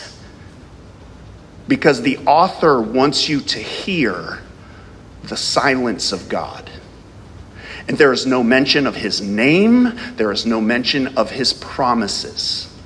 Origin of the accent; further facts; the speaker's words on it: Ohio, United States; I'm from Ohio, for those of you that are guests.